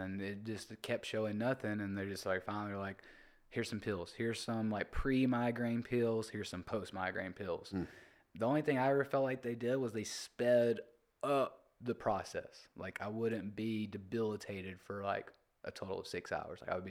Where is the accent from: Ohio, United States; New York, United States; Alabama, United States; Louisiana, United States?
Alabama, United States; now in Atlanta, United States; I grew up in Alabama. We didn't have the architecture like Atlanta does.